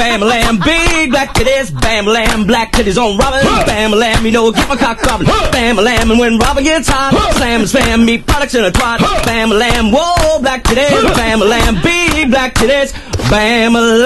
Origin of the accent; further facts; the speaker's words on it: Los Angeles, California, United States; Los Angeles.